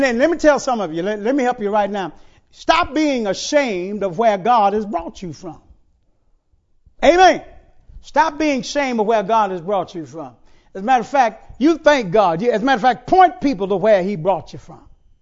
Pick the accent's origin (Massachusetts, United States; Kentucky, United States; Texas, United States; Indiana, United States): Texas, United States; Houston; born there; I was born in Sunnyside, Houston, Texas. Wasn't born in the suburbs, and I ain't ashamed of mine.